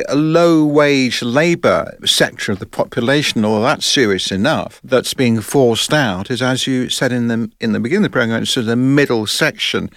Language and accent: English; London, United Kingdom; I was brought up in South West London